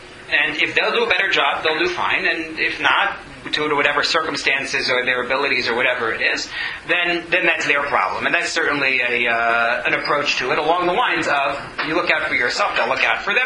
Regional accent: United States; Now, I'm an American, and as an American, I come from a society that is joyfully capitalist

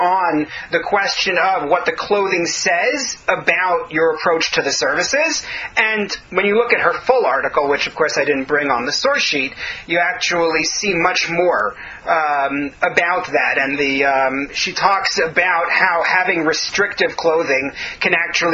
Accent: Oceanside, New York, United States; I definitely remember in growing up in Oceanside, Long Island, in New York

